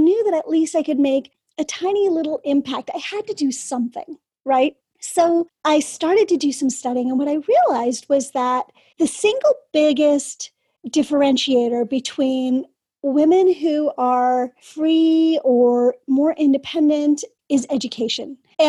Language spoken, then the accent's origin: English; California, United States; I was from California, right? I was an American girl